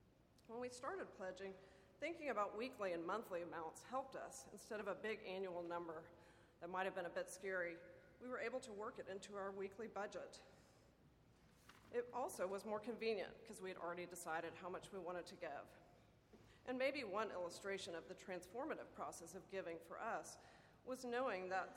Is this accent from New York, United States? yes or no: no; San Antonio, Texas, United States; I grew up here in San Antonio attending University Presbyterian Church.